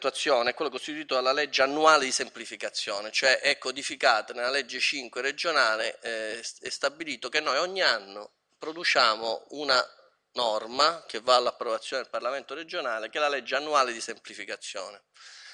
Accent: Sicily, Italy; ma lo posso dire in quanto siciliano, non me lo farei dire da altri

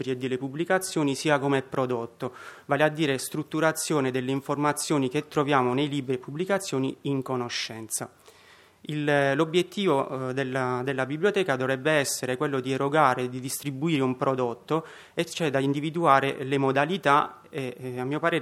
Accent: Abruzzo, Italy; sono abruzzese e quindi lo porto.

